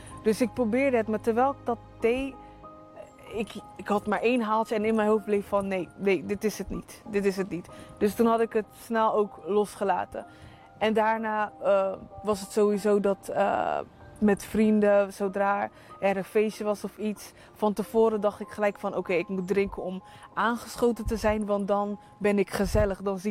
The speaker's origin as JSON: {"language": "Dutch", "town": "Rotterdam", "region": "South Holland", "country": "Netherlands", "said": "ik kom uit Rotterdam."}